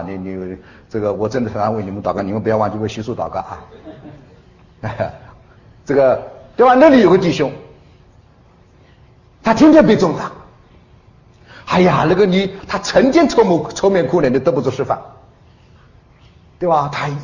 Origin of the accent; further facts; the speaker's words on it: China; now in United States; 今天我从大陆来到美国就是这样